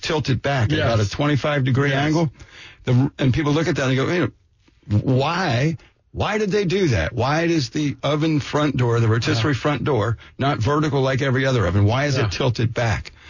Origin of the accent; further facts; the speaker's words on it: New Jersey, United States; So Ron Papil grew up in New Jersey. I grew up in New Jersey.